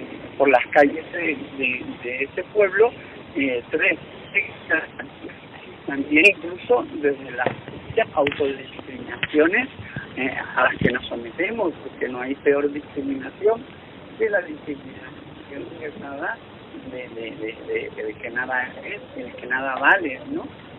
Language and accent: Spanish; Canary Islands, Spain; moved away; yo cuando me fui de mi pueblo, en el sur de Tenerife, era para no volver nunca jamás.